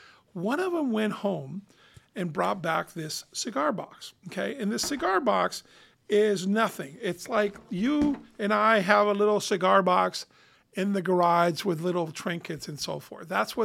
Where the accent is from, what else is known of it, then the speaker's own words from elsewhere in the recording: Cuba; Only thing I had was a baggie of dirt from my hometown, a baggie of dirt from the back of my house on there. And that was kind of it. A couple other souvenirs that had no monetary value. They were just things from Cuba